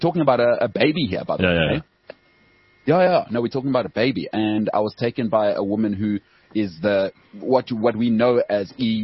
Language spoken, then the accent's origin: English; Limpopo, South Africa; I'm from Limpopo.